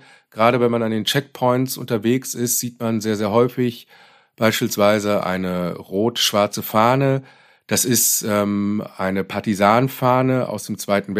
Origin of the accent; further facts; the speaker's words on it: Germany; Auch das ist natürlich für uns, gerade als Deutsche, teilweise sehr verstörend gewesen.